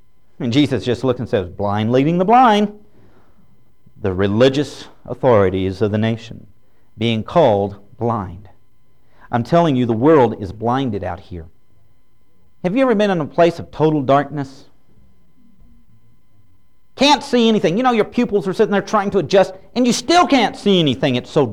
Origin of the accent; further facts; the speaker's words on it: Houston, Texas, United States; I grew up now down in Houston, Galveston, that area.